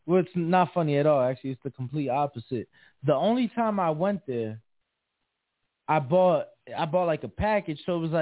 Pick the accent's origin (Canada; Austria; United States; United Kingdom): United States; Chicago, Illinois; I'm from Chicago.